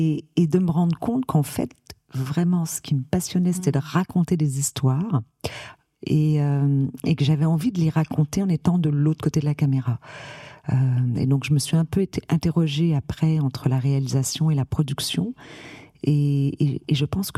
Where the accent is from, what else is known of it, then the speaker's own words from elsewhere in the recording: Montreal, Quebec, Canada; moved away as an adult; now in France; Je suis née et j'ai été élevée à Montréal et je suis arrivée en France, j'avais à peine 20 ans.